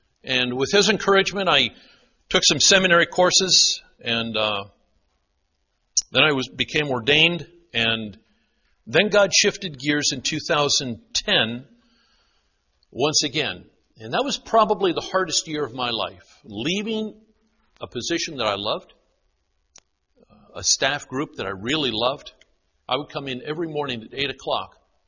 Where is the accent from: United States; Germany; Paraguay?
Paraguay; I grew up down in Paraguay, speak fluent Spanish, and I never expected to be here doing anything like this.